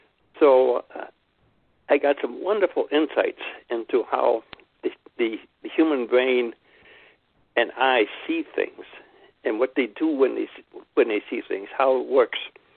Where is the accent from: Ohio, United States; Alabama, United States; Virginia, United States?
Ohio, United States; moved away as an adult; now in New York, United States; I'm from Ohio originally, and I had never seen New York.